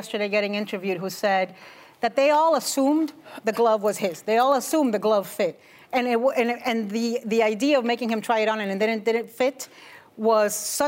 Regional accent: Miami, Florida, United States; but I grew up in Miami in a bubble. I went to a school that was 98% Latina immigrant Catholic girls.

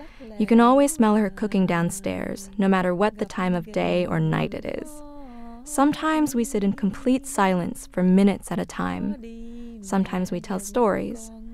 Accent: California, United States; growing up in Orange County and interacting with people in Little Saigon.

